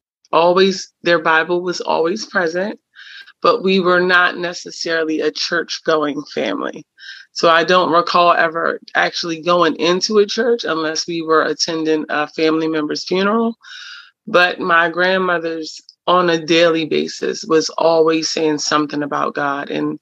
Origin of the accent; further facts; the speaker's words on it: Baltimore, Maryland, United States; I grew up in Baltimore City, and a housing projects. And it has now been labeled one of the most notorious housing projects in Maryland.